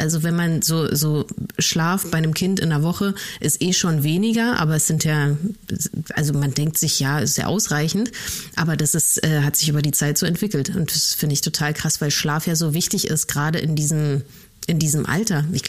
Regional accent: East Germany, Germany; ich komme aus Ostdeutschland

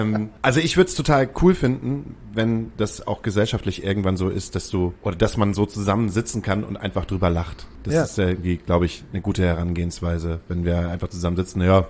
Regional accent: Hamburg, Germany; Manche Sachen machst du halt als Hamburger nicht

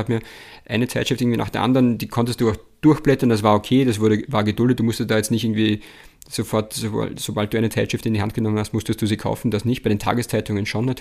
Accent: Mattersburg, Burgenland, Austria; In Mattersburg, in meiner Heimatgemeinde, gab es, glaube ich, auf alle Fälle 3 Trafiken.

